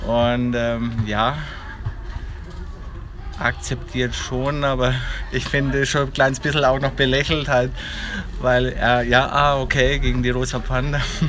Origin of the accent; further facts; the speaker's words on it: Ansbach, Bavaria, Germany; also ich selbst bin aus Ansbach